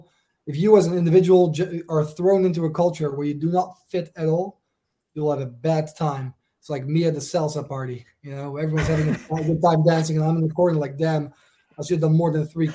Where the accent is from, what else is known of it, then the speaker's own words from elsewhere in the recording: Netherlands; accent: Dutch; English is a second language; You can probably hear by my accent, I'm Dutch.